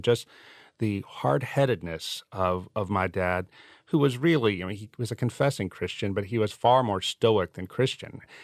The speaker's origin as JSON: {"language": "English", "town": "St. Francisville", "region": "Louisiana", "country": "United States", "tie": "born or raised there", "also_born_or_lived": "Philadelphia", "said": "my wife and I felt that we needed to move from Philadelphia back to my hometown in Louisiana, a little town called St. Francisville"}